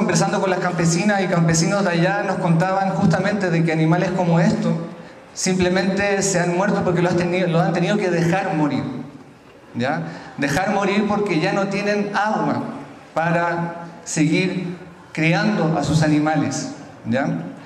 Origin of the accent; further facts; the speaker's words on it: Valparaíso, Chile; Yo vengo de la región de Valparaíso, ya en Chile, cerca de Santiago, y esta es la provincia de Petorca, a 2 horas de Santiago, muy cerquita de la capital, ¿no?